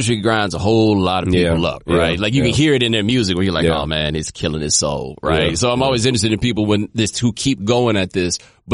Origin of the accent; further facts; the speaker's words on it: Houston, Texas, United States; Cali's interesting because I'm from Texas. I'm from Houston.